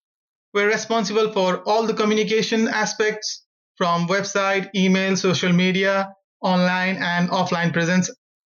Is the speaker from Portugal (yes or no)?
no; Nepal; I'm a student from Nepal, one of the developing countries in South Asia.